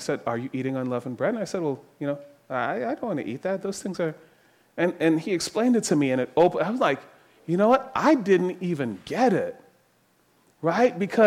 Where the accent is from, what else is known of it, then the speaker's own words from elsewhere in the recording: Trinidad & Tobago; Growing up in Trinidad, like, maybe I'm spoiled now.